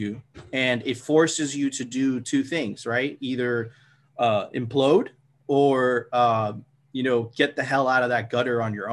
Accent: Miami Beach, Florida, United States; So I was struggling at the time with drugs, because I grew up with drugs in Miami Beach.

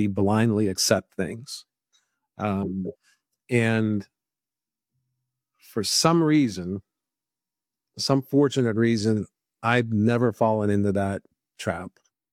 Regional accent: Pittsburgh, Pennsylvania, United States; I grew up in Pittsburgh, you know, that U.S. Steel job that was great.

